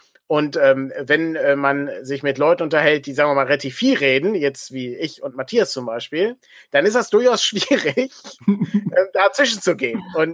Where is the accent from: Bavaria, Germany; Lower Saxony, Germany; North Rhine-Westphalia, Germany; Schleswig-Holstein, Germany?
North Rhine-Westphalia, Germany; wir kommen aus dem Ruhrpott.